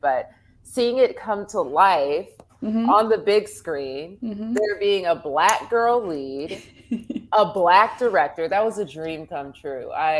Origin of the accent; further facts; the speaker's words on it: Los Angeles, California, United States; I think that growing up in Los Angeles and specifically having a childhood in South Central is a huge part of my culture.